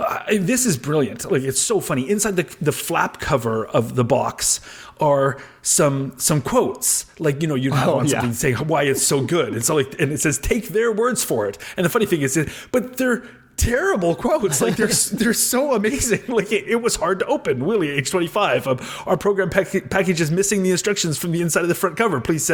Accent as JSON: {"language": "English", "country": "Canada", "said": "Here in Canada, we sp"}